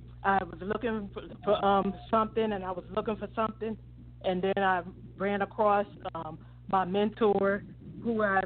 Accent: Newark, New Jersey, United States; now in Atlanta, United States; I'm from Newark, New Jersey.

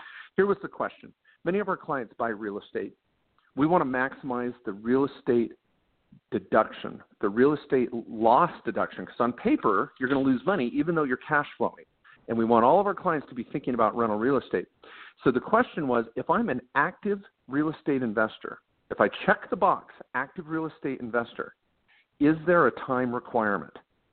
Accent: Washington, United States; I grew up in Washington State. I know Puget Sound.

